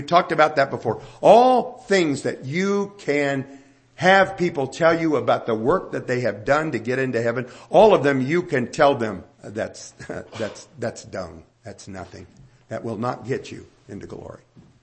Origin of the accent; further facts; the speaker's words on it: United States; I'm a Christian because I'm an American.